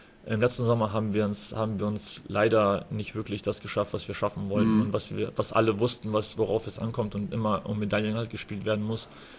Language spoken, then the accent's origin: German; West Germany, Germany; ich bin halt im Osten geboren, im Westen aufgewachsen, im Westen studiert.